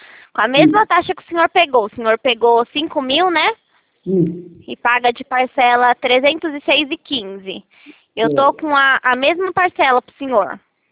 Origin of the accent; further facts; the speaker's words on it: Itatiba, São Paulo, Brazil; eu sou daqui de Itatiba